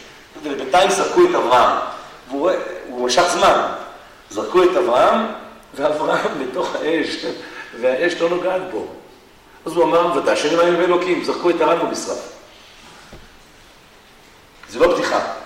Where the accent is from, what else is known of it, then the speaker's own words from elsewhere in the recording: Haifa, Haifa District, Israel; אני זוכר את אסון הכרמל, אני חיפאי במקור.